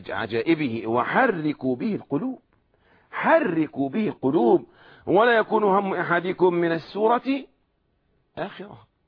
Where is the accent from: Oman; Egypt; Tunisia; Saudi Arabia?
Egypt; كما يقول عندنا في مصر هنا قرآن أجمل